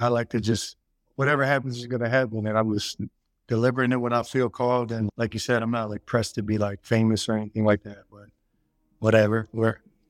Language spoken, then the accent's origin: English; Philadelphia, Pennsylvania, United States; So I was born in Philly, had a crazy childhood. I did a lot of wild stuff. I grew up anywhere in Philly is wild.